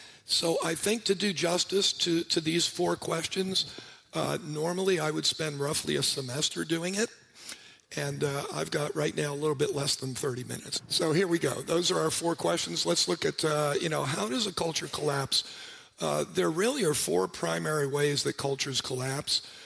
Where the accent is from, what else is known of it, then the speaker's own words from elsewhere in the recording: New York City, New York, United States; And just because I'm from New York City and we love to get in people's face